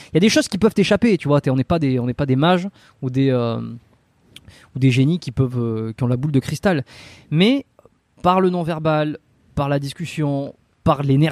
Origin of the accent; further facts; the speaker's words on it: Dax, Nouvelle-Aquitaine, France; tous les deux, on est originaire de la France, du sud-ouest de la France, plus précisément d'Ax, une petite ville thermale dans les Landes.